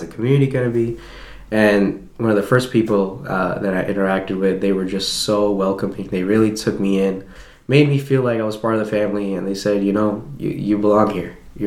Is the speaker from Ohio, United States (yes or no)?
no; New York City, New York, United States; I grew up in New York City, so